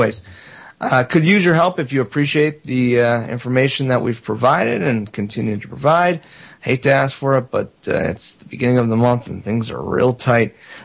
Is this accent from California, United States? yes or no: no; Miami, Florida, United States; I grew up in Miami, as you know.